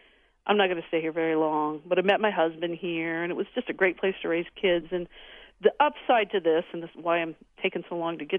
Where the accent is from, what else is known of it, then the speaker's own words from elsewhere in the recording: Urbana, Ohio, United States; I grew up in Urbana at 429 South Walnut Street, and, you know, it's kind of a typical small factory town.